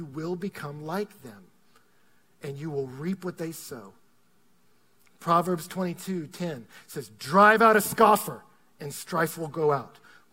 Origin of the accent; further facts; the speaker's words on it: Texas, United States; nobody ever guesses I'm from Texas. I don't sound like a Texan unless my dad calls on the phone.